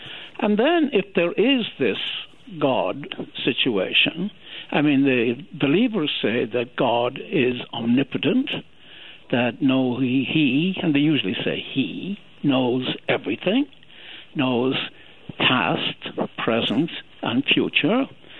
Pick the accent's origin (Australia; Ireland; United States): Ireland; growing up in Ireland